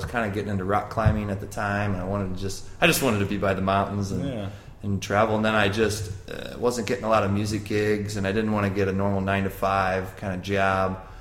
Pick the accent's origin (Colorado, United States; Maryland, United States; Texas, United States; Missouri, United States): Missouri, United States; Fenton; also born or lived in Chesterfield; Yeah, I grew up in Fenton / High Ridge. So I'm from good old Jefferson County out there.